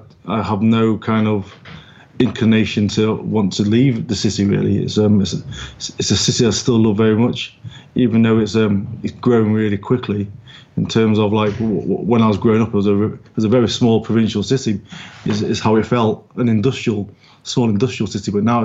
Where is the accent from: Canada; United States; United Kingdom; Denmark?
United Kingdom; Manchester, North West England; I grew up in Manchester. It is a great city. I spent most of my youth in Chinatown.